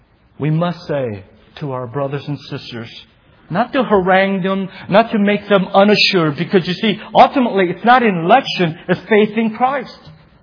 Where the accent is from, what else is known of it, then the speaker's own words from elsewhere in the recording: Indiana, United States; I came from Indiana, I'm very bad in geography. So I know where Indiana is.